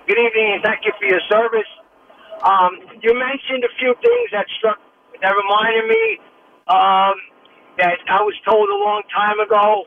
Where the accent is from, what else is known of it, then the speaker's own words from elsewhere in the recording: Bronx, New York, United States; I was from the Bronx Projects. My parents are from Little Italy and Arthur Avenue